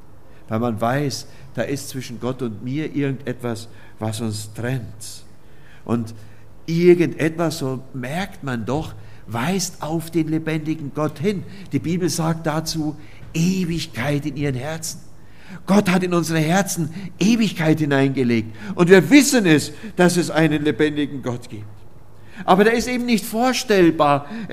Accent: Oberammergau, Bavaria, Germany; Und wie gesagt, ich komme ja aus Oberammergau.

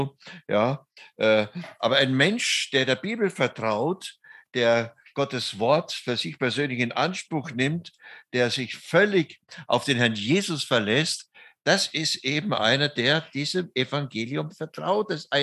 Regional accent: Oberammergau, Bavaria, Germany; geboren und aufgewachsen in Oberammergau, wohne im Schwarzwald, bin mit 17 zum Glauben gekommen

